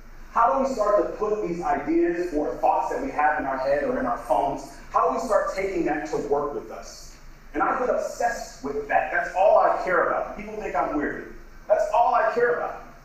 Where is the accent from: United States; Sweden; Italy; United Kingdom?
United States; Brooklyn, New York; But I grew up in Brooklyn, New York. Actually, a couple blocks away from